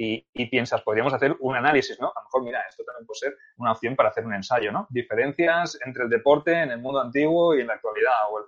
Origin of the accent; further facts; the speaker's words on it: Catalonia, Spain; Soy catalán, pero soy del Real Madrid.